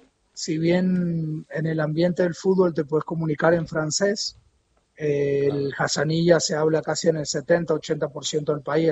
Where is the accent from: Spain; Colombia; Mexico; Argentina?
Argentina; Las Heras, Mendoza; now in Nouakchott, Mauritania; Soy mendocino de Las Heras. Hace 4 años que vivimos acá en Nouakchott, en la capital de Mauritania.